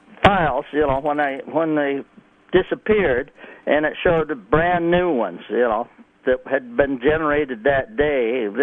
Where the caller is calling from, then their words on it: Hilton, New York, United States; I'm calling from Hilton.